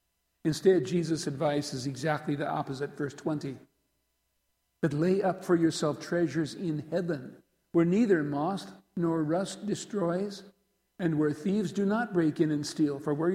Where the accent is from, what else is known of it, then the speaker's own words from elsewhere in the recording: South Dakota, United States; Just behind the courthouse in my hometown is the Spink County Museum.